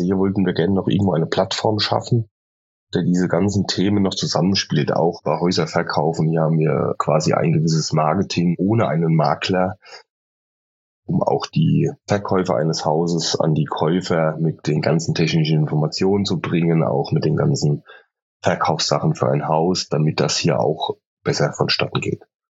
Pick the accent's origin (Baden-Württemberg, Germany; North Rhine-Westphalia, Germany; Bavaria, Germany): Bavaria, Germany; Aschaffenburg; Ich komme aus Bayern. Fahre gerne nach Aschaffenburg in die Heimat.